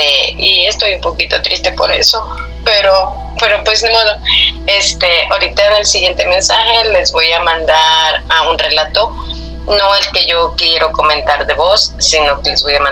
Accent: Guanajuato, Mexico; Nosotros somos originarios de Guanajuato.

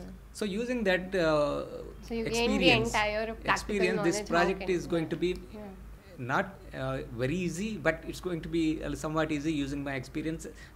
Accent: India; English is a second language; We are from India, and we have a very freedom, complete freedom

